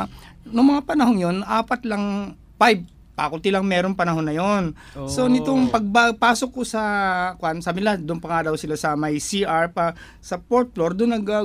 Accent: Mimaropa, Philippines; Mindoro ako, Ilocano ang, mga Iloc

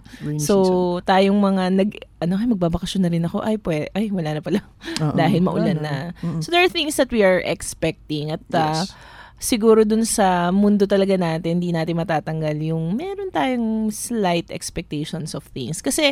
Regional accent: Malabon, Metro Manila, Philippines; ina-expect mo naman, sa mga taga-Malabon kami, yes.

